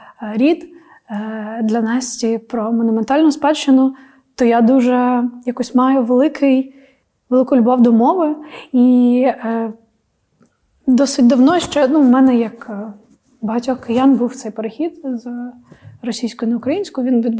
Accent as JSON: {"language": "Ukrainian", "region": "Poltava Oblast", "country": "Ukraine", "said": "Тому що я ж з Полтавської області. Ви ж знаєте, як в Полтавській області балакають?"}